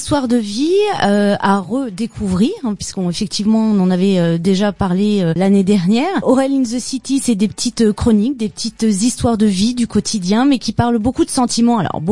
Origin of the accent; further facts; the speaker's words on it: Strasbourg, Grand Est, France; comme je suis originaire de Strasbourg, ça a sûrement facilité quelques connexions